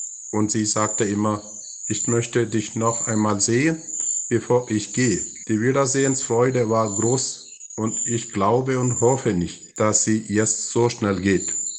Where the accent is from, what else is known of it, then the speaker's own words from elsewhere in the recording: Bathery, Kerala, India; German is a second language; Hier in meiner Heimatstadt Bateri ist eine Krankenschwester gestorben.